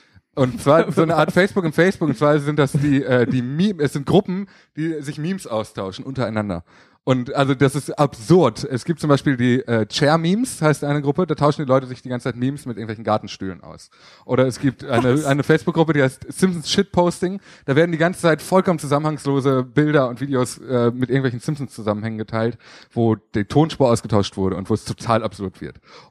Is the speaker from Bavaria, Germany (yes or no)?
no; Mülheim an der Ruhr, North Rhine-Westphalia, Germany; Also ich komme ja aus Mülheim an der Ruhr ursprünglich und das ist direkt neben Essen.